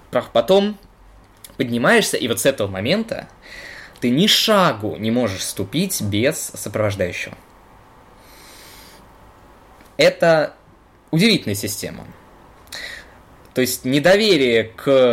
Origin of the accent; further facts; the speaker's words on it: Moscow, Russia; Но поскольку я москвич